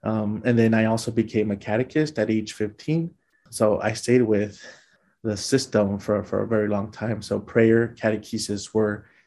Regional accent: Los Angeles, California, United States; Growing up in Los Angeles, one of the things that interested me was religious education.

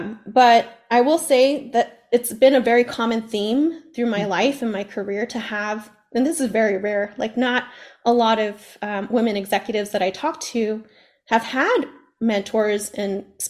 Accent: California, United States; I grew up in the Bay Area with 10 aunts, blood relative aunts.

